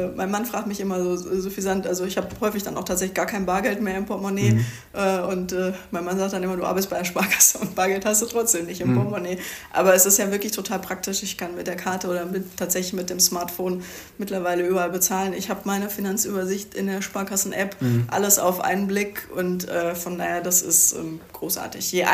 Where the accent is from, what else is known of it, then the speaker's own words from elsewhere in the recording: Pöppinghausen, North Rhine-Westphalia, Germany; nee, ich bin in Pöppinghausen groß geworden.